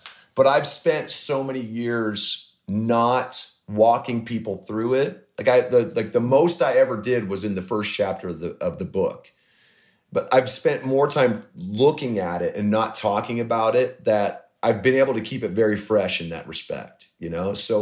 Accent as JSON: {"language": "English", "town": "Des Moines", "region": "Iowa", "country": "United States", "tie": "born or raised there", "said": "the apartments that I grew up in Des Moines"}